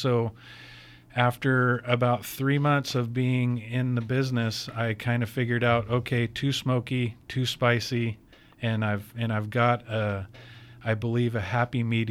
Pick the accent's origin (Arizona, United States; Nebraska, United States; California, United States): California, United States; Calistoga; That's my hometown, local. The local … came from me being the local guy, born and raised right in Calistoga, fifth generation there in the town.